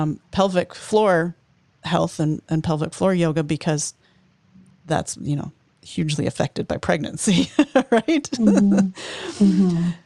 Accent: Edmonton, Alberta, Canada; So I'm from Edmonton, Canada

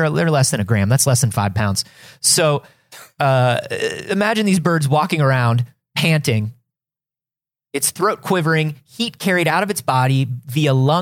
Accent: Florida, United States; Baby, I grew up in Florida.

